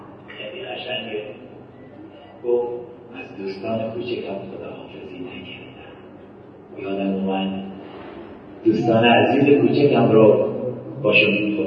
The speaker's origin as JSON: {"language": "Persian", "country": "Iran", "said": "نه اینکه چون ما ایرانی هستیم دارم بگم"}